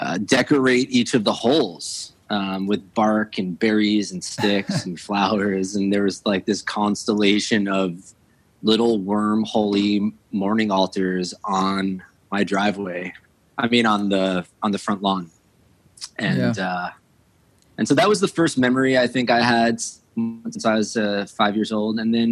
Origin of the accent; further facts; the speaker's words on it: Dix Hills, New York, United States; New York. This was in New York. This is in Dix Hills.